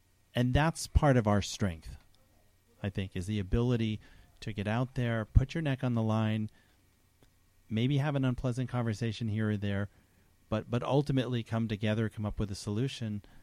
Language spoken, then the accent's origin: English; Copake, New York, United States; also born or lived in Ancramdale / Brooklyn; Well, I actually grew up in Columbia County. I grew up in Ankrumdale first and then Copake. And then I moved away. I lived abroad for a little bit. I've been in Brooklyn for many, many years, and I loved it.